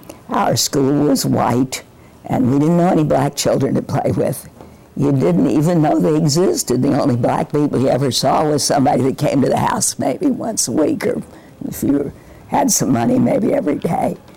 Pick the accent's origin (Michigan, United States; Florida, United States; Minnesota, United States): Florida, United States; Miami; also born or lived in Baltimore; I was born in Baltimore, but I've lived in Miami so long that I was brought down here. I was really little. I don't remember anywhere else.